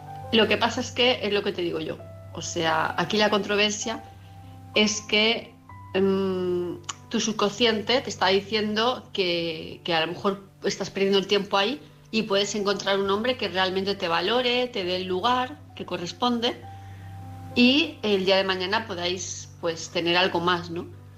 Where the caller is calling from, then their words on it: Palma de Mallorca, Balearic Islands, Spain; de Palma de Mallorca